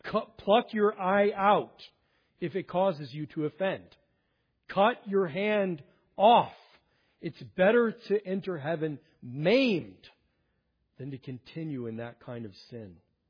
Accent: Old Forge, Pennsylvania, United States; I'm from Old Forge, and we just don't associate with those folks that are up the line.

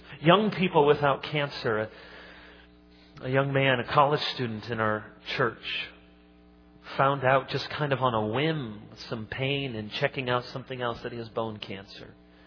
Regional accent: Michigan, United States; also born or lived in Chicago; Now, I was born in Chicago, and I've spent most of my life in Michigan.

